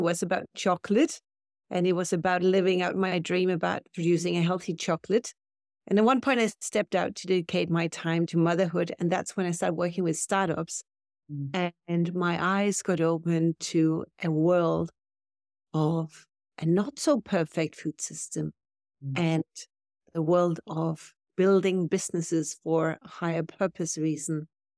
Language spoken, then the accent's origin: English; Denmark; So I grew up in Denmark in what I would call a normal family with a garden, lots of vegetables and fruit trees and bushes and a greenhouse.